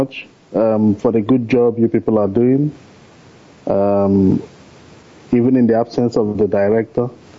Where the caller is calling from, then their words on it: Wolverhampton, West Midlands, United Kingdom; I'm calling from Wolverhampton, United Kingdom.